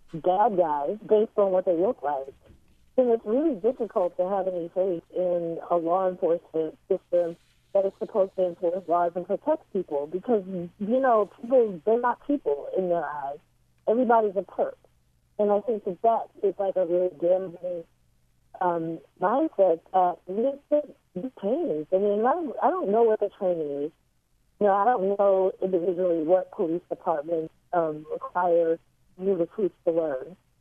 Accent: Philadelphia, Pennsylvania, United States; and I'm actually from Philadelphia and was a child when that happened and lived maybe 15 blocks away.

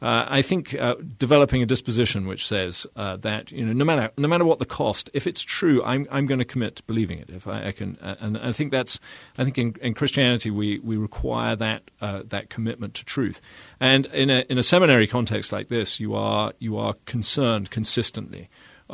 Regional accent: England, United Kingdom; now in United States; Yes, I mean, when I was in England, I was plainly mainly working in evangelism and evangelistic ministry

